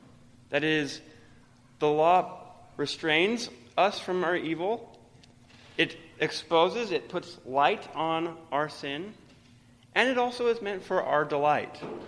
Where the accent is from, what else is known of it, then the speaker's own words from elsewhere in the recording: Guatemala; Growing up in Guatemala, we would oftentimes go hiking.